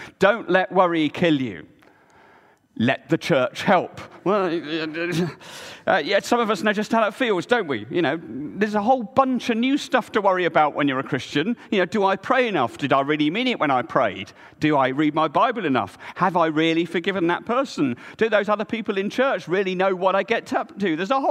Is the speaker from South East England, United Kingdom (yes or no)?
yes; Reading, South East England, United Kingdom; Most of you will know that I was born and brought up in Reading, or just outside of Reading.